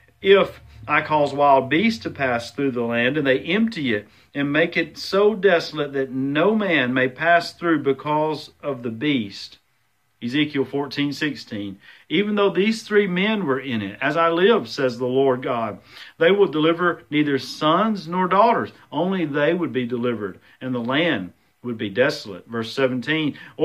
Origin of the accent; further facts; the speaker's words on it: United States; the pride that I know that I have as an American, and I am thankful to be an American.